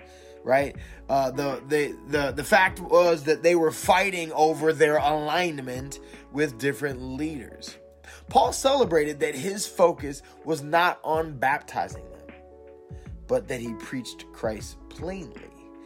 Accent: Chicago, Illinois, United States; So I grew up in Chicagoland, and in my generation, that meant that you were a Bulls fan.

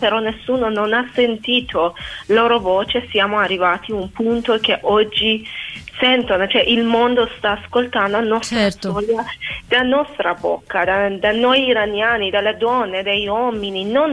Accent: Iran; Italian is a second language; Cioè, io come una donna non posso essere una cantante in mio paese, non posso andare in bici. Se voglio uscire dal paese, dall'Iran, devo chiedere permesso da mio marito.

